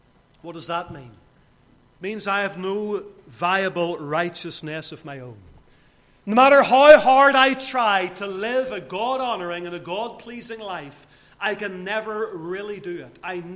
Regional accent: Lisburn, Northern Ireland, United Kingdom; whenever I was growing up in Lisburn

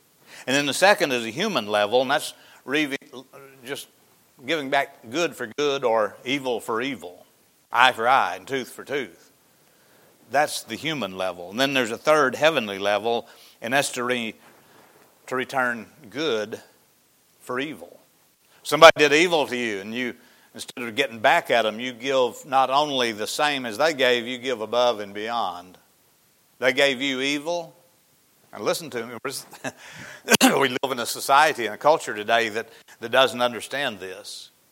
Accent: Arkansas, United States; where I grew up in Izzard County, we had all gravel roads back in the 50s and 60s just about, and everybody pretty well knew each other in the whole county

